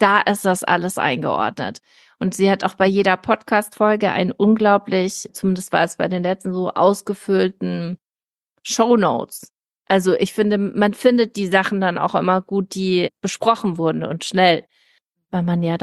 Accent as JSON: {"language": "German", "town": "Munich", "region": "Bavaria", "country": "Germany", "tie": "born or raised there", "said": "ich bin in München groß geworden, Wessi durch und durch"}